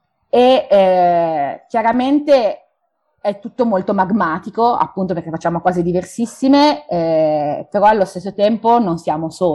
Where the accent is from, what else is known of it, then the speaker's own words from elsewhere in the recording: Turin, Piedmont, Italy; Noi tre soci fondatori siamo torinesi